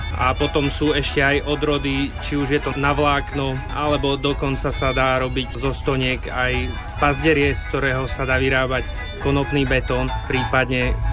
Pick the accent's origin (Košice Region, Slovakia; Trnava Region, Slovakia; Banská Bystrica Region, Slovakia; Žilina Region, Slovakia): Žilina Region, Slovakia; Hubová; A ja konkrétne som z Úbovej